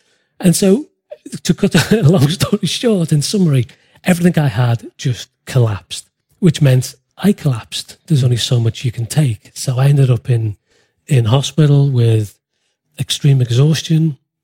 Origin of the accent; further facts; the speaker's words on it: Liverpool, North West England, United Kingdom; So I'm from England, born in Liverpool, born and bred in Liverpool.